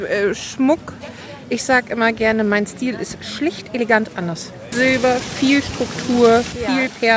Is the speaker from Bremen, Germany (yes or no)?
yes; Bremen, Germany; born there; now in Nordenham, Germany; Nein, eine gebürtige Bremerin, wohne und arbeite, lebe in Nordenham.